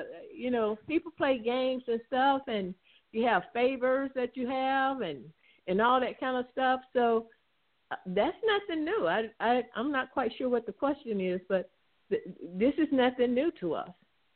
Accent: Mississippi, United States; born and raised in Mississippi, I've been around enough.

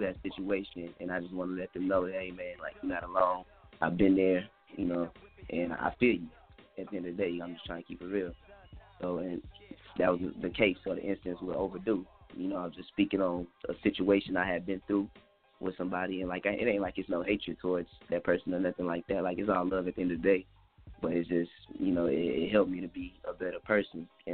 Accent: Houston, Texas, United States; You know, I'm from Houston, born and raised, A-Leaf to be specific, man.

